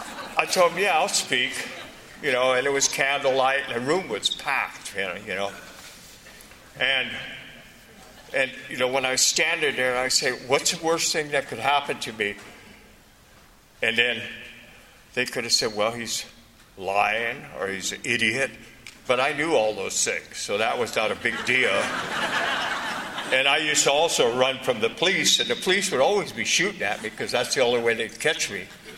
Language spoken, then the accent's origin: English; San Francisco, California, United States; I was put in a juvenile hall in San Francisco. I'm from San Francisco.